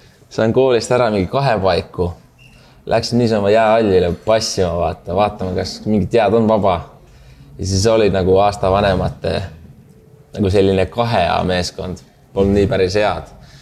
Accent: Saare County, Estonia; now in Finland

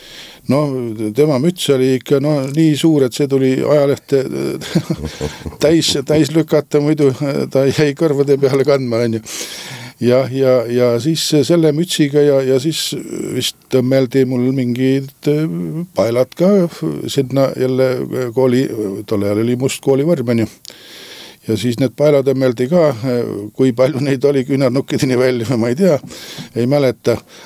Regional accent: Saare County, Estonia; Olen rahvuselt saarlane

